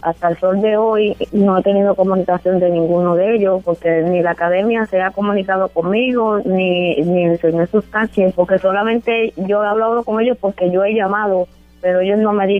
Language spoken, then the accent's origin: Spanish; Humacao, Puerto Rico; Sí, nosotros somos de Humacao.